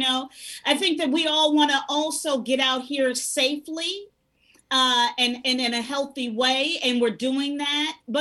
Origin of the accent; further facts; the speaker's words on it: Chicago, Illinois, United States; I'm from Chicago, and I got family there.